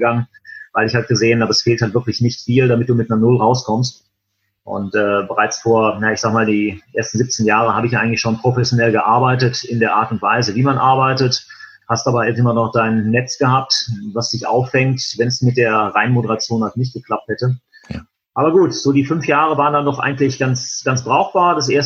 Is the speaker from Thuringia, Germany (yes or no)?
no; North Rhine-Westphalia, Germany; now in Essen, Germany; Ich bin quasi so eigentlich in der goldenen Mitte von NRW. Ich bin in Essen im Ruhrgebiet. Ah. Wenn man sagen muss, ich bin kein gebürtiger Essener, ich komme aus dem Bergischen Land, aber mich hat es dann vor 13 Jahren dann hier in den Ruhrpott geschlagen.